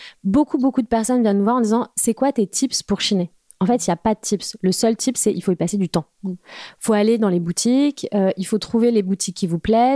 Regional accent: Île-de-France, France; Je suis parisienne, enfin j'ai grandi dans le Val d'Oise.

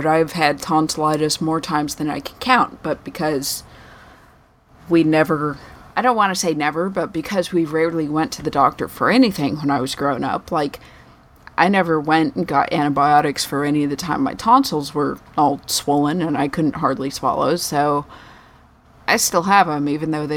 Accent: Denver, Colorado, United States; Yes, I grew up in Denver, so Colfax is where all the hookers are.

